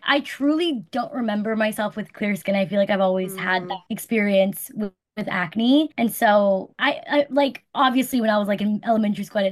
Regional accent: Dallas, Texas, United States; I'm from Dallas, Texas. I grew up here and I'm from like a big family.

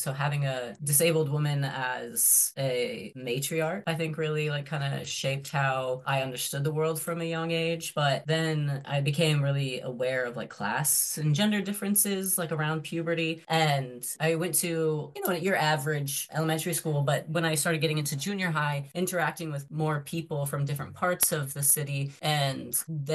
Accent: Boise, Idaho, United States; So I grew up in Boise, Idaho, and very like homogenous culture, very conservative, and it's increasingly becoming so.

